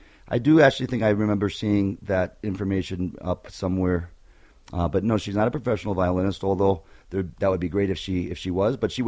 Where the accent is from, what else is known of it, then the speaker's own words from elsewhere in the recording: Ann Arbor, Michigan, United States; It's in southeast Michigan, about, like half hour outside of Detroit. It's where the University of Michigan is based.